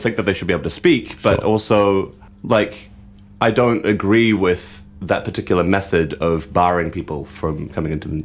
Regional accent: Whangaparaoa, Auckland, New Zealand; I mean, I grew up in Whangaparaoa, up north from here

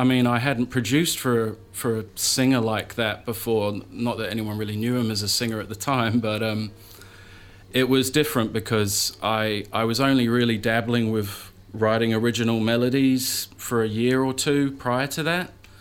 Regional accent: London, United Kingdom; Well, I'm from London originally, and there's a big hip-hop scene there, obviously.

